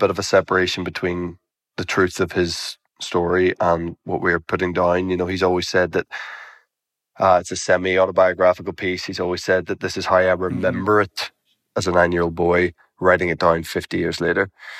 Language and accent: English; Belfast, Northern Ireland, United Kingdom; I am a man from Belfast, and so was my father and his father and every father in the line of … before them are all from Belfast.